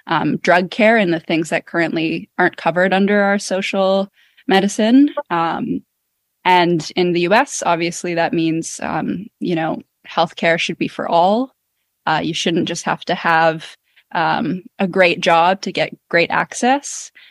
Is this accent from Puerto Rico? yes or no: no; Canada; now in Los Angeles, United States; I live in Los Angeles, which is a great union town. And I'm originally from Canada